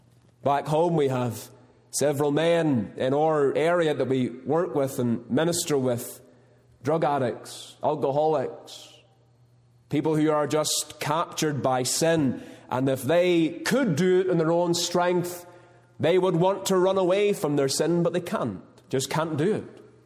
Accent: Larne, Northern Ireland, United Kingdom; it's a young person in my hometown, in my town of my calling in Larne there

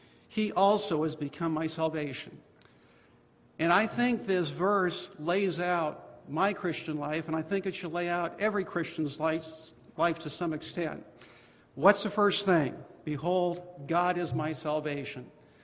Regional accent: Stratford, Ontario, Canada; born there; But I was born Canadian. Actually, I was born over in Stratford, Ontario. My dad and mom were Canadian. They were born and raised in Stratford, Ontario.

